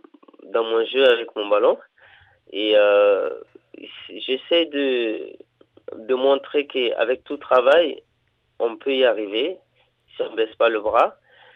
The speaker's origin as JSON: {"language": "French", "country": "Guinea", "tie": "born or raised there", "said": "C'est vrai que depuis mon enfance en Afrique, en Guinée qu'on a créé dans mon pays, je jouais déjà avec le ballon quand j'étais petit"}